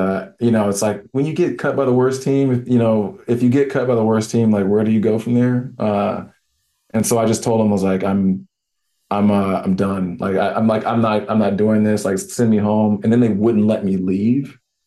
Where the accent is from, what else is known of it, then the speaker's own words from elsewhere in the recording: San Antonio, Texas, United States; I'm from San Antonio, snow.